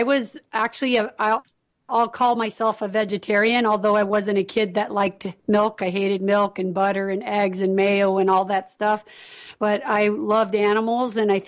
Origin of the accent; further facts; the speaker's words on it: Las Vegas, Nevada, United States; because I grew up in Las Vegas.